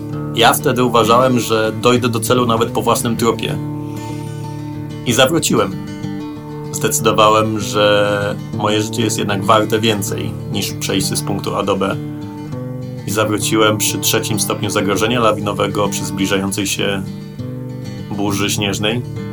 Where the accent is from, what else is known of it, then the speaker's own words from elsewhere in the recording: Poznań, Greater Poland Voivodeship, Poland; No po poznańsku, bo ja jestem z Poznania, to jest rozsadzanie buraków.